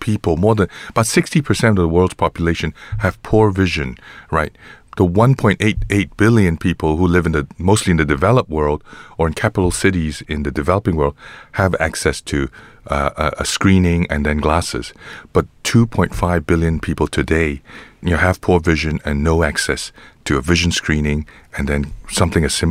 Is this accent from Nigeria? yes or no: yes; Nigeria; growing up in Nigeria